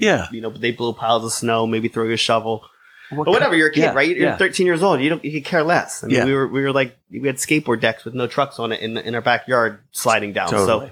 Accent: Pennsylvania, United States; I grew up in Pennsylvania, like an hour west of New York City. Middle of nowhere, sticks, kind of, you know, rivers and cliff jumping and just, you know, all little fun, dumb stuff as a kid.

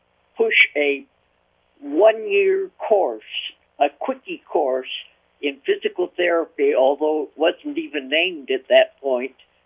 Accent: Hibbing, Minnesota, United States; Yes, I am from Hibbing. I was born and raised in Hibbing, Minnesota, which most people don't even know about, but it's up in the upper eastern part of Minnesota in that Arrowhead up there

